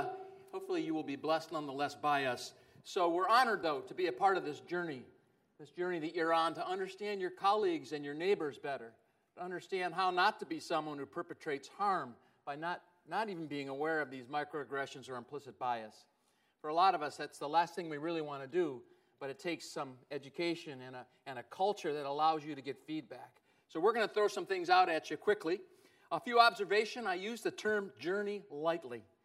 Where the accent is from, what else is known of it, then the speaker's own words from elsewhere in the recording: Livonia, Michigan, United States; I know growing up in Livonia, it wasn't a very diverse place.